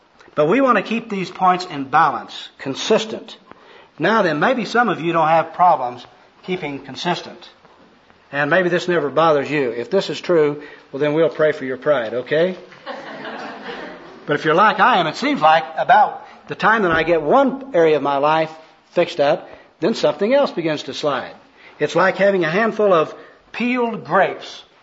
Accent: Oklahoma, United States; I remember I come from Oklahoma, and there's a dairy there that says you never outgrow your need for milk.

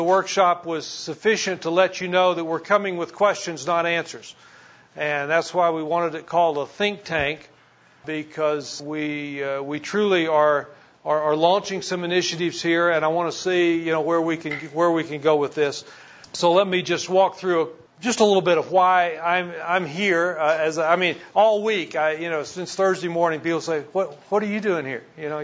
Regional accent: Monument, Colorado, United States; from Monument, Colorado

